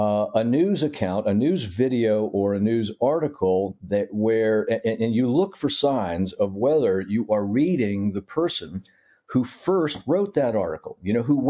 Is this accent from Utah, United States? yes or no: no; Norfolk, Virginia, United States; when I was growing up in Norfolk, Virginia